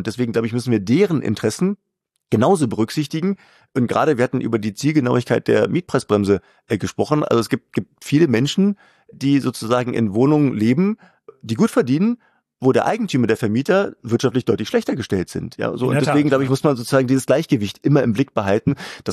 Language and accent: German; Berlin, Germany; Ich komme aus Berlin, bis 89 hatten wir solche Zustände in der Stadt, jedenfalls im einen Teil der Stadt.